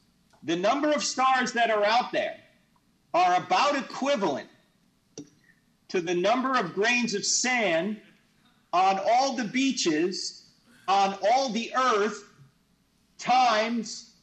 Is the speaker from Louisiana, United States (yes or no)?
no; New Jersey, United States; since I'm originally from New Jersey